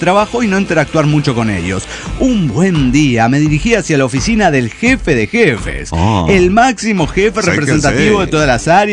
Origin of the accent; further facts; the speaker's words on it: Mar del Plata, Buenos Aires Province, Argentina; de Mar del Plata, Argentina.